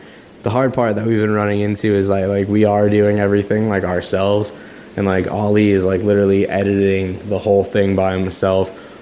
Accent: Florida, United States; oh, I'm from Florida.

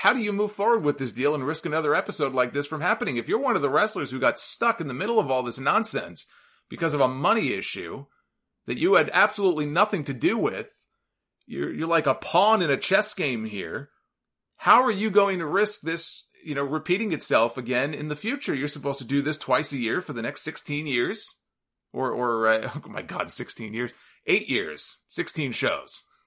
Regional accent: New York, United States; I say that as a New Yorker.

